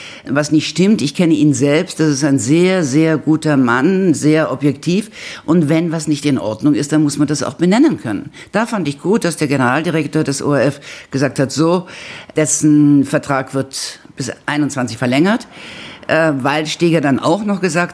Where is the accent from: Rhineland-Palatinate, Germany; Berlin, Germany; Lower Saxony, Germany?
Berlin, Germany; moved away as an adult; now in Vienna, Austria; ich stamme aus Berlin, lebe allerdings schon seit Anfang der 70er Jahre in Wien. Als Studentin bin ich gekommen für ost-südosteuropäische Geschichte, bin typisch hängen geblieben